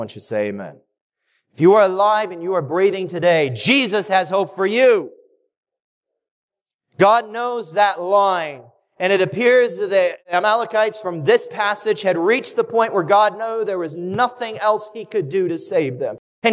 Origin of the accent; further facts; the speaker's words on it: Wichita, Kansas, United States; We have a silo at our house that I grew up in Wichita.